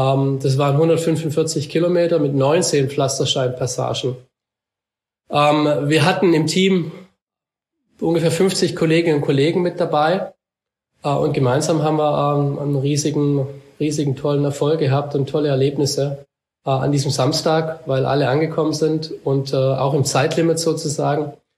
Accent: Baden-Württemberg, Germany; ich bin ja hier aufgewachsen im Schwarzwald, da wo wir viele Erhebungen haben

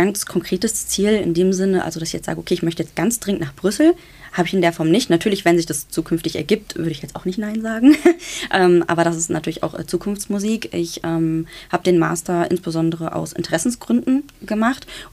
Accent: Berlin, Germany; ich bin ja sozusagen europäisch geprägt aufgrund meiner Herkunft. Also ich bin in Berlin geboren und auch aufgewachsen, aber bilingual. Also meine Eltern kommen aus Italien und dementsprechend hatte ich schon ganz früh diesen europäischen Bezug.

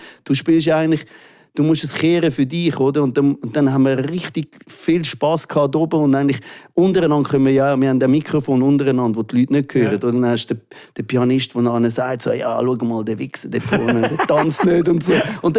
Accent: Zurich, Switzerland; Wir sind aus Zürich angekommen. Kids, oder? Wir sind nicht die coolen Zürcher gewesen

